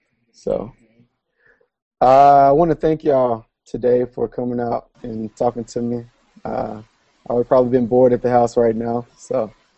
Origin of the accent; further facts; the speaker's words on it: Knoxville, Tennessee, United States; I grew up right outside of Knoxville, Tennessee